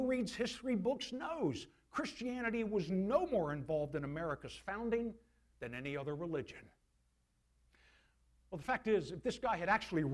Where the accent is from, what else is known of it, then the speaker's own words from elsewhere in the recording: Delaware, United States; also born or lived in Philadelphia, United States; I'm from Delaware. It's where I grew up, born in Philly.